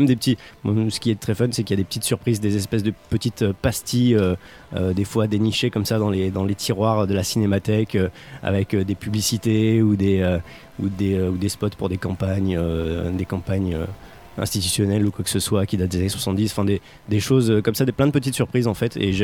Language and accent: French; Toulon, Provence-Alpes-Côte d'Azur, France; Moi je viens du Var, je viens de Toulon. Et malheureusement, c'est une région qui est assez sinistrée d'un point de vue culturel.